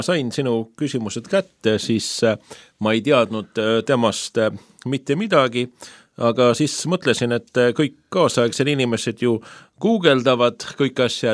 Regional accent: Uddevalla, Västra Götaland, Sweden; aga ta on elanud ka mingil ajal Udevalas, kust mina olen ka pärit

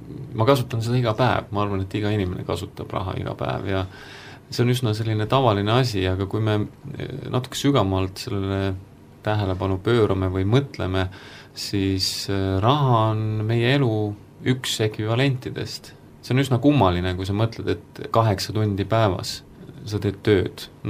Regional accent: Tallinn, Harju County, Estonia; Mina tulen ka Tallinnast ja olen 35-aastane, mai 6, 28. päeval

